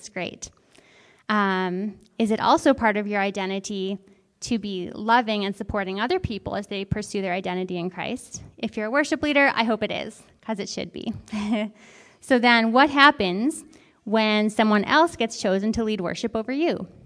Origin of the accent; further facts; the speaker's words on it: Ireland; I'm Irish, I can't help it.